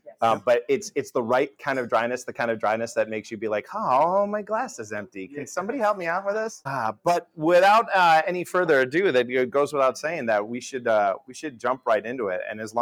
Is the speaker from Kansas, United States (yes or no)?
no; New York, United States; I grew up in the Finger Lakes of New York, and that's where I kind of got my introduction into the world of wine.